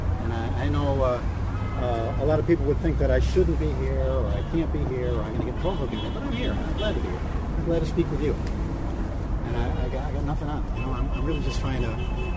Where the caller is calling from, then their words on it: Buffalo, New York, United States; in Buffalo, New York.